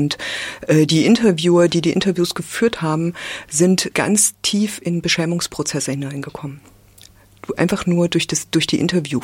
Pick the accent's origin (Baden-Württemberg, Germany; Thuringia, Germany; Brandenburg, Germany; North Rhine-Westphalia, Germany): Thuringia, Germany; Weimar; ich bin in Weimar groß geworden. Ne? Das heißt, ich bin immer in Auseinandersetzungen und in Angesicht vom Buchenwald groß geworden.